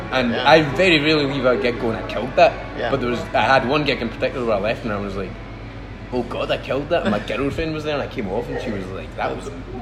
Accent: Glasgow, Scotland, United Kingdom; I'm from Glasgow out of those three.

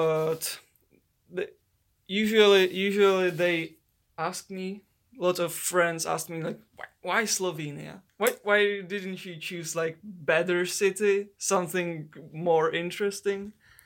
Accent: Pilsen, Plzeň Region, Czechia; English is a second language; I'm from Pilsen, as what as be as was mentioned before, and I'm in my third year of bachelor studies of international relations.

